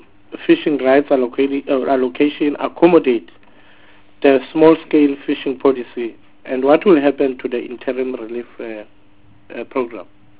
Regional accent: South Africa; By the look of things, I'm a South African.

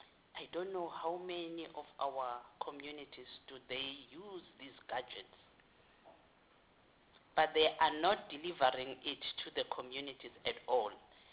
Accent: Witbank, Mpumalanga, South Africa; I'm from Witbank.

